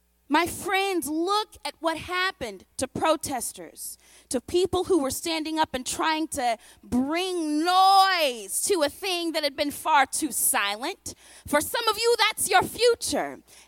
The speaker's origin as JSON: {"language": "English", "town": "St. Louis", "region": "Missouri", "country": "United States", "said": "I'm from St. Louis, but Michael Brown was killed by Darren Wilson in Ferguson."}